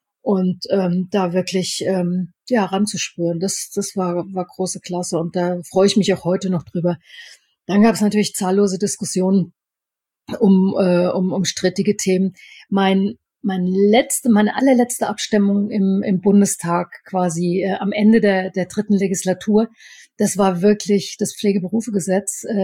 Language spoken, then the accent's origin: German; Bavaria, Germany; Kannst du da nicht mal ein bisschen so, wie man bei uns in Oberfranken sagt, ranstieren?